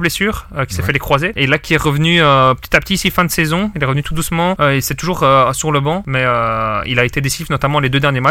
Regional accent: Belgium; chez nous en Belgique

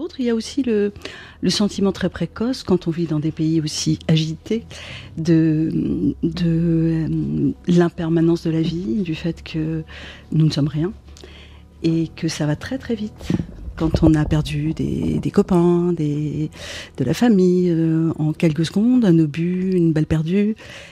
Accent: Lebanon; Vous savez que je viens du Liban, c'est un pays où l'avortement reste interdit

